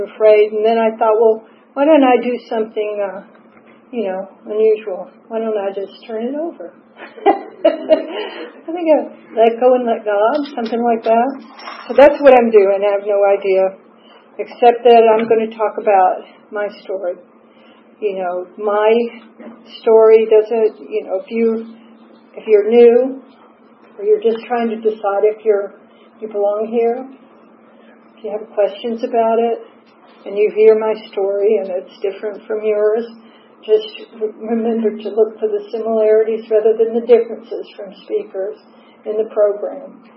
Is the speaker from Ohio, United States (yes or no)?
no; Atlanta, Georgia, United States; I grew up in Atlanta and I lived for my family was Southern Baptist.